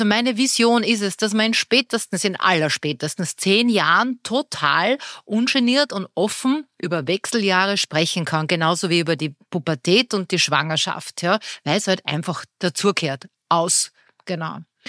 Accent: Austria; weil wir Österreicher schon konservativer sind als die Deutschen.

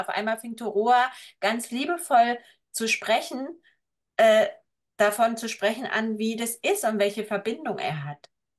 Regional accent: East Germany, Germany; Und ich komme ja aus dem Osten

